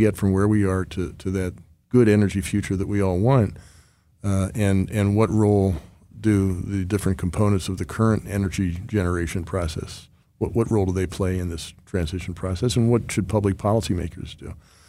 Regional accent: Pennsylvania, United States; I keep saying I'm from York County, and York County – mine, we have Rutter's subs.

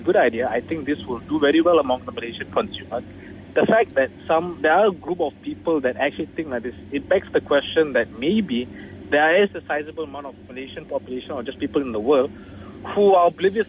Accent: India; I'm an Indian guy, and when I was young, I was succumbed to that, like the beauty factor of white.

